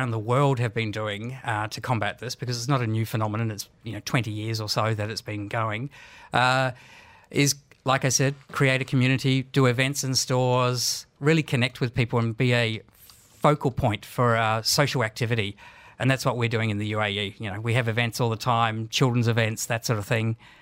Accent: Australia; accent: Australian; my Australian accent and slight Kiwi accent

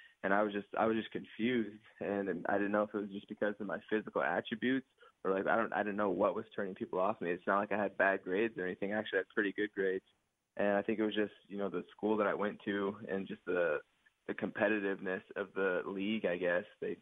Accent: Eaton, Colorado, United States; So I grew up in Colorado and I went to a small farm town for high school called Eaton, Colorado. So shout out to Eaton, Colorado.

